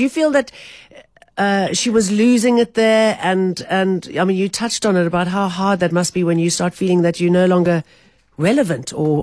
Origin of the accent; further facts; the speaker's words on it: Sasolburg, Free State, South Africa; You know, I grew up in Sasselburg, and there was the most amazing theater there.